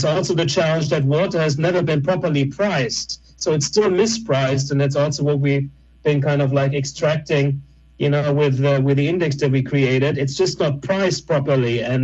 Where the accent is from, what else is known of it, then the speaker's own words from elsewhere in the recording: United States; and I'm American myself, so please don't take that personal.